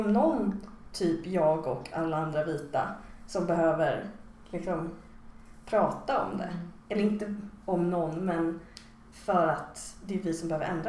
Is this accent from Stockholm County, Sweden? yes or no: yes; Stockholm, Stockholm County, Sweden; Nej. Jag är från Stockholm.